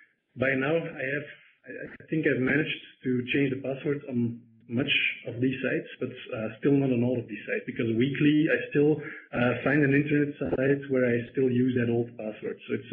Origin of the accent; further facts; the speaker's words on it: Belgium; I'm from Belgium, of course.